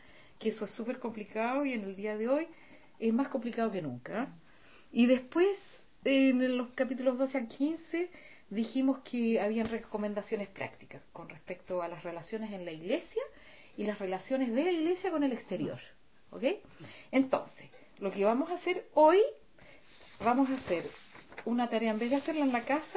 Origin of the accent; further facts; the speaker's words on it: Chile; moved away; Así como yo me fui de Chile y no quería saber nada con Chile